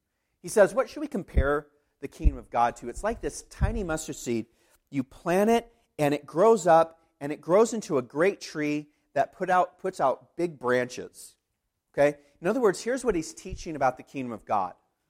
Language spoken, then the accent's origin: English; Kenya; I grew up in Kenya.